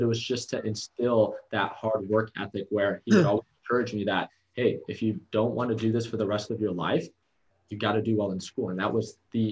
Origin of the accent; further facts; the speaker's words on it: California, United States; I'm from California. I moved to Arizona to attend ASU Poly.